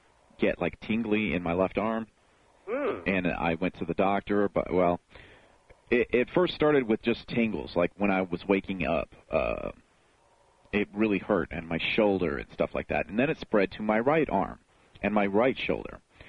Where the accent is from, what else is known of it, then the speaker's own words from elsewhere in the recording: Chicago, Illinois, United States; I am from Chicago, in the Chicago area, and I grew up in a bad neighborhood